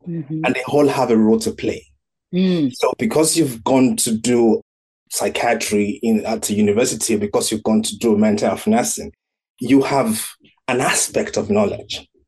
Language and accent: English; Nigeria; moved away as an adult; now in United Kingdom; For me, I was born and bred in Nigeria. I moved to the UK in very early 20s.